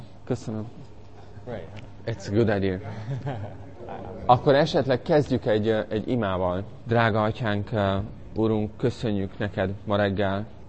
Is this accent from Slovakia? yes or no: no; Netherlands; A Hollandiában születtem, 77-ben.